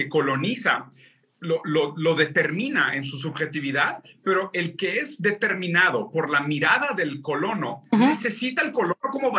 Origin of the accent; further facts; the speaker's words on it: Rio Grande do Sul, Brazil; yo soy gaucho, yo nací por cerca de Porto Alegre, yo tomo mate.